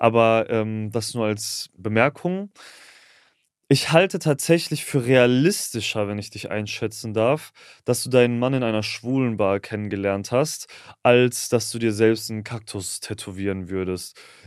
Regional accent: Mannheim, Baden-Württemberg, Germany; so auf dem Weg nach Mannheim in meine Heimat

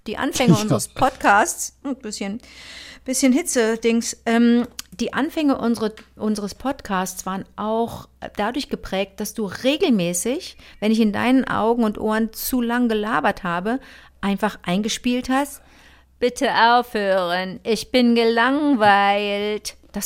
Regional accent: North Rhine-Westphalia, Germany; wie bei uns im Ruhrgebiet.

